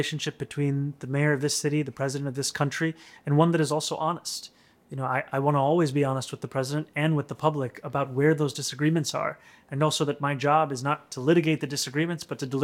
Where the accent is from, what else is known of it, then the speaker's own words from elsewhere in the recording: New York City, New York, United States; When, as I grew up here, I understood, and so many others did, that there is no tension in those identities.